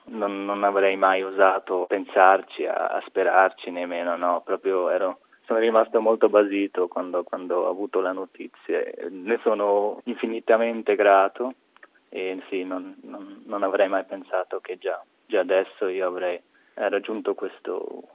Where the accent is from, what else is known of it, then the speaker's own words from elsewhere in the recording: Rhäzüns, Grisons, Switzerland; Sì, è abbastanza verde, non siamo ancora così proprio in montagna, ma si inizia a intravedere le vette